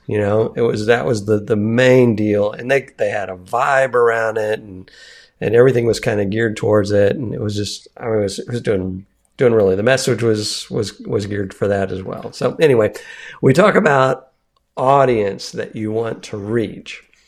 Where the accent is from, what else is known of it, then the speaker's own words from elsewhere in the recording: Texas, United States; which I grew up in Texas. So I'm used to Texas